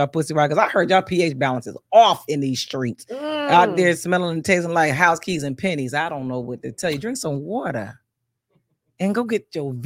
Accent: Bristol, Pennsylvania, United States; I have an event coming up on August 31st in my hometown, Bristol, Pennsylvania. Bristol, PA all day, baby.

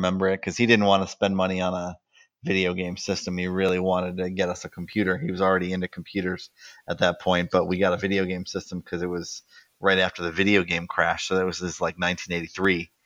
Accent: Chicago, Illinois, United States; So I'm a Chicagoan, born and bred, and I have basically lived in Chicago most of my life at this point. So I'm definitely a Midwesterner

